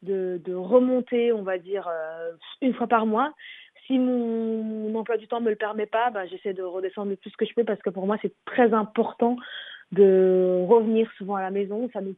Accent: Flanders, Belgium; Et j'ai grandi en Belgique, j'ai grandi en Flandre, donc c'est sûr qu'une grande partie de mon enfance, de tout ce que j'ai vécu, est rattachée à la Belgique.

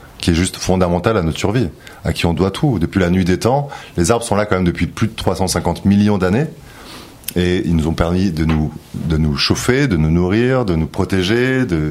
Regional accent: Paris, Île-de-France, France; Oui, je suis parisien.

